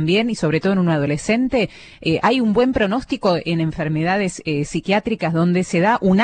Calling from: Palermo, Buenos Aires, Argentina; de Palermo, ¿no?

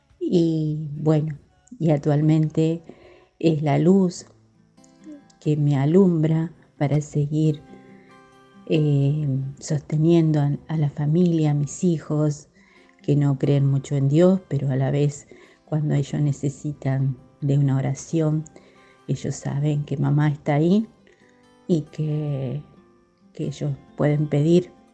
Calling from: Villa Constitución, Santa Fe, Argentina; de Villa Constitución, disculpen.

